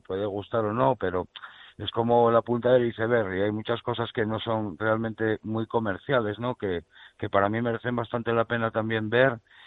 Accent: Oviedo, Asturias, Spain; a pesar de sentirme bastante profeta en mi tierra aquí en Oviedo

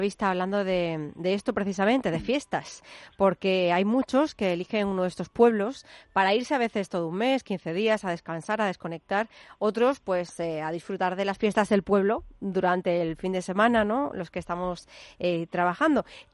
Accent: Spain; salimos fuera de España y enseguida valoramos eso.

